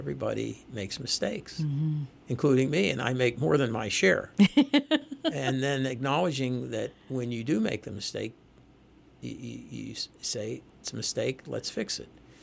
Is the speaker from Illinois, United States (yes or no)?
no; McKeesport, Pennsylvania, United States; born there; If you say, I was born in a small town called McKeesport.